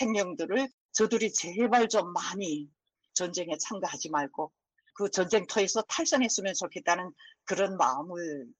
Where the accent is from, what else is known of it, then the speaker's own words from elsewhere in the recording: North Korea; moved away as an adult; 근데 이제 나는 탈북하게 된 동기, 내 자식들을 더 나은 세상에서 살게 하기 위해서 그 탈북한 엄마들 중에 한 사람이라는 거.